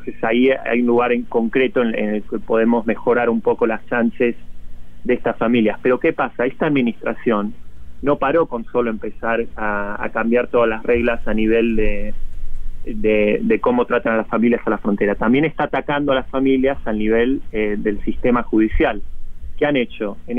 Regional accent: Argentina; La verdad que cuesta, como un argentino, no empezar a conectar la paralelidad entre lo que sucedió en esa época y lo que está sucediendo ahora.

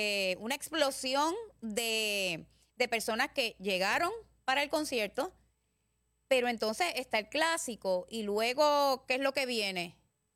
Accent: Puerto Rico

